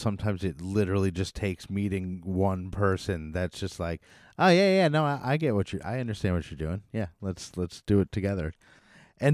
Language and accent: English; Albany, New York, United States; I'm from the Albany, New York area, but I know some of the hip hop artists around here.